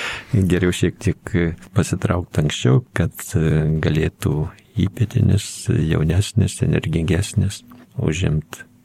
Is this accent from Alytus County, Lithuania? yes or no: yes; Gudoniai, Alytus County, Lithuania; accent: Dzūkian; Mano vaikystė prabėgo Krikštonių parapijoje, Gudonių kaime.